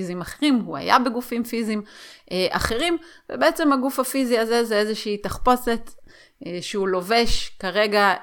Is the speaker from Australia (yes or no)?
no; Haifa, Haifa District, Israel; born there; אני אישה, אני יהודיה, נולדתי בישראל, כל מיני מאפיינים שמאפיינים את הדמות הזו שאותה נשמה שלי בחרה לחוות. הנשמה שלי היא לא … הנשמה שלי היא לא נולדה בחיפה